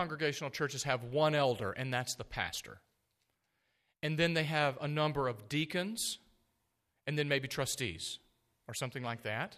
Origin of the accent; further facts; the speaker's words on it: the South, United States; So I grew up in the South where the pastor was the only elder